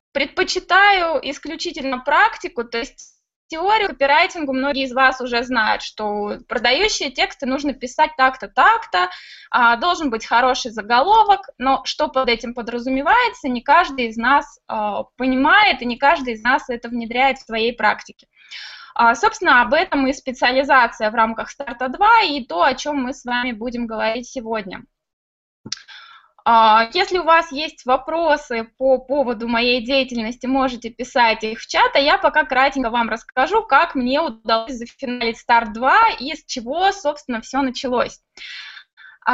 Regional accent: Barnaul, Altai Krai, Russia; Барнаул – это мой родной город. Я в свое время жила там.

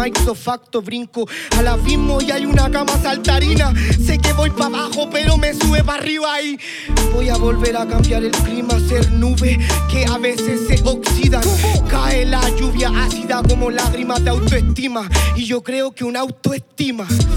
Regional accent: Puente Alto, Santiago Metropolitan, Chile; Yo soy de Puente Alto

